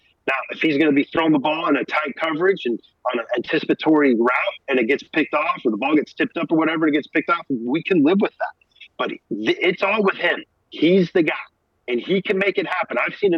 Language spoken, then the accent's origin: English; Wyoming, United States; growing up in Wyoming, Laramie was in my same sports conference in high school.